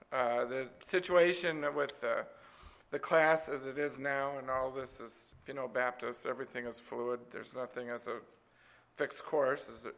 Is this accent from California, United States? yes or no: yes; California, United States; I grew up in California, and you know the one thing I miss about California is the mountains.